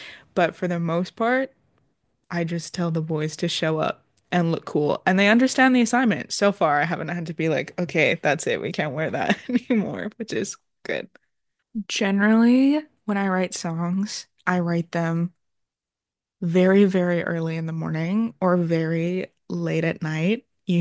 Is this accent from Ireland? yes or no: no; Edmonton, Alberta, Canada; I am an artist from Edmonton, Alberta.